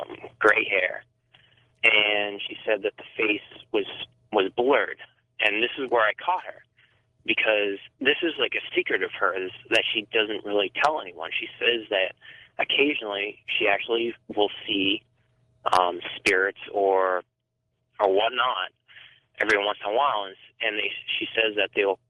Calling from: Vermont, United States

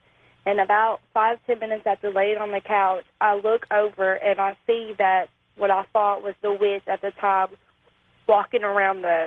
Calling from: Nashville, Tennessee, United States; I'm calling from Nashville, Tennessee.

